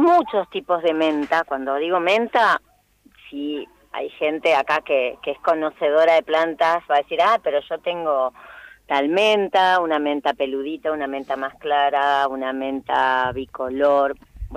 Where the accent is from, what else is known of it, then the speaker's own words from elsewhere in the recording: María Grande, Entre Ríos, Argentina; Yo soy oriunda de Entre Ríos